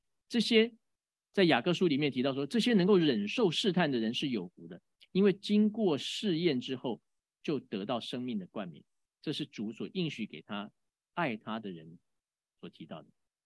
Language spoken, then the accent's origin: Chinese; Taiwan; 我这次回台湾也看到了，早期其实我是在这里土生土长的基督徒嘛